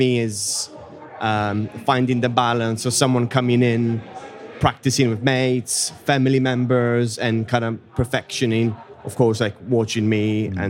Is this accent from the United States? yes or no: no; Italy; English is a second language; moved away; I come from Italy